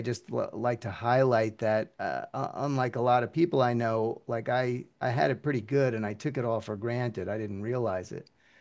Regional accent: New York, United States; And I grew up in New York, and I would call her from the payphone in the frat house that I was living in.

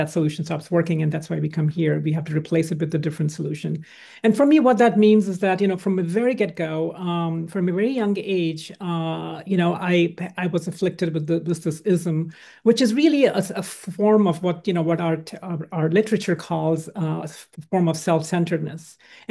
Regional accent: India; I grew up in India. And I was born in India and raised in India. And I grew up in a family where there was no alcohol, no drugs

